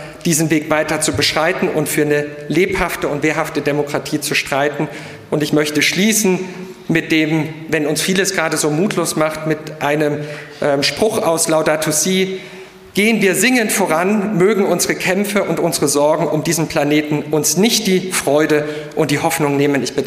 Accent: Dresden, Saxony, Germany; born there; ich bin gebürtiger Dresdner

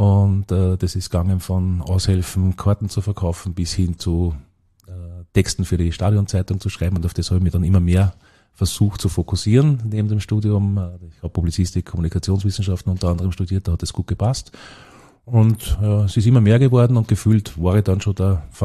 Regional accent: Wels, Upper Austria, Austria; Gebürtig in Wels aufgewachsen und in die Schule gegangen, auch in Wels und in Gunskirchen, einer kleinen Marktgemeinde daneben.

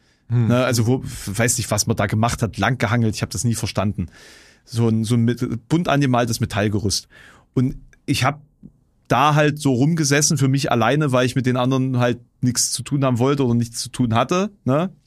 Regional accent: Görndorf, Thuringia, Germany; Und da saß der irgendwie in Görndorf, ne, also ich bin ja auf dem Dorf aufgewachsen

